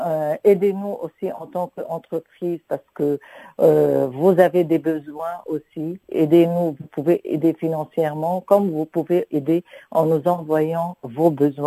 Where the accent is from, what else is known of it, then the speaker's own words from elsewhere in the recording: Lebanon; on nous utilise en tant que Libanais pour demander des subventions et des aides